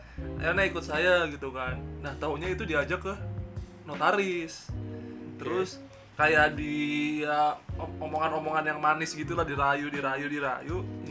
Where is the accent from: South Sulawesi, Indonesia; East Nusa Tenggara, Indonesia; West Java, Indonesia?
West Java, Indonesia; Bekasi; Gua kan orang Bekasi kan.